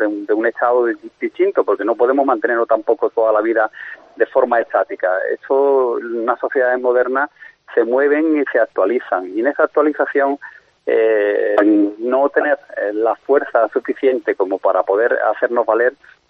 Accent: Andalusia, Spain; como andaluz, que me gustaría tener fuerza en el Congreso de los Diputados pues para arrastrar hacia Andalucía todo lo que nos pertenece

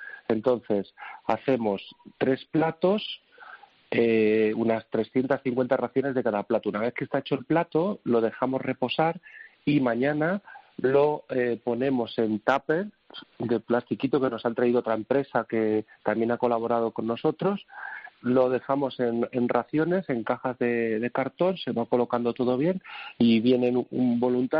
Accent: Madrid, Community of Madrid, Spain; yo soy muy de Madrid, ¿no? Soy un cocinero madrileño y quiero que mi ciudad vuelva otra vez a ser lo que era.

